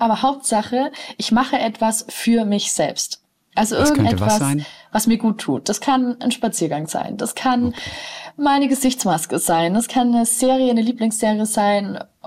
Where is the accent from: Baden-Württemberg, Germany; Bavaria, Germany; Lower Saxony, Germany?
Bavaria, Germany; Nuremberg; Ich komme aus Nürnberg und muss wieder zurückfahren.